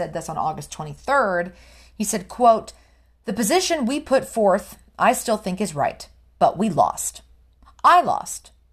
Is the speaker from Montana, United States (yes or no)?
no; Cincinnati, Ohio, United States; Today, I am starting with Cincinnati, Ohio, because not only is that my hometown, but there's a lot happening there.